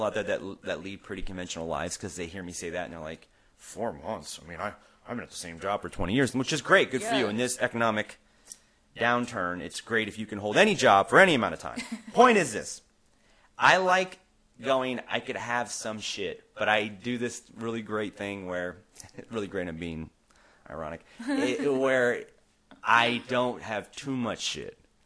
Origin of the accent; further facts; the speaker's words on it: San Diego, California, United States; I'm from San Diego. I never got it. That's why I had to get the fuck out of there.